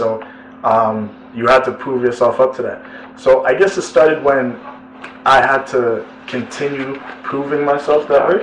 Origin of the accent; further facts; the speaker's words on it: Mississauga, Ontario, Canada; Well, I grew up in Mississauga, actually.